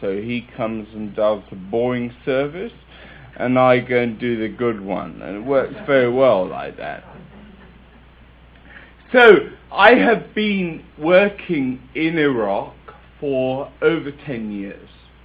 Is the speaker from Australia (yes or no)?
no; England, United Kingdom; So even though I'm English, I'm more American than English.